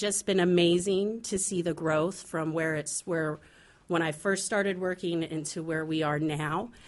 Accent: Juneau, Alaska, United States; integrating language and culture all across the district has been an amazing thing to witness, especially growing up in Juneau.

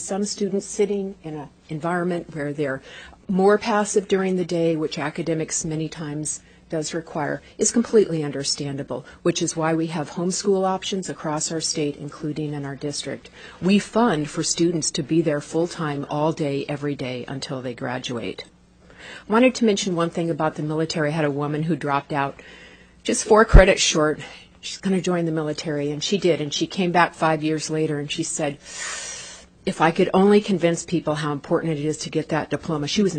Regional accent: Fairbanks, Alaska, United States; also born or lived in Anchorage / Kodiak; I grew up in Anchorage, Kodiak, and Fairbanks, where I graduated from high school.

